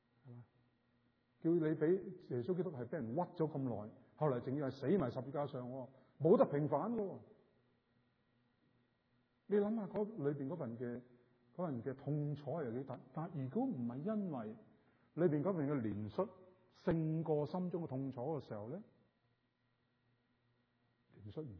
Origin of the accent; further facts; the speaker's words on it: China; 我们中国人有一个说话，就是说呢，啲夫妇大难临头的时候就咩啊？就各自飞嘛